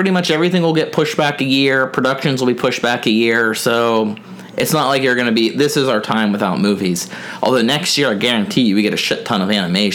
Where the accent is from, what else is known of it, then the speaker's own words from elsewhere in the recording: Belle Vernon, Pennsylvania, United States; I grew up in Belle Vernon, and there was a movie theater that they had torn down and made into Walmart.